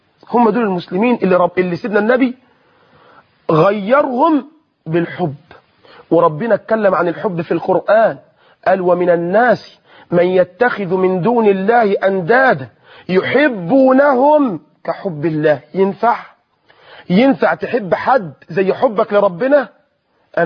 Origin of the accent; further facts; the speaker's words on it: Sharqia Governorate, Egypt; معلش انا بس انا شرقاوي فلاح وبقولش يا ماما وبابا